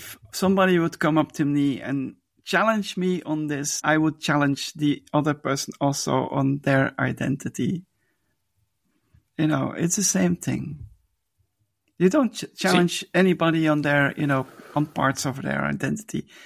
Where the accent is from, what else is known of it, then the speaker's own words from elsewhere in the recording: Belgium; English is a second language; I'm from Belgium, and there were people there from Norway, Sweden, and Holland.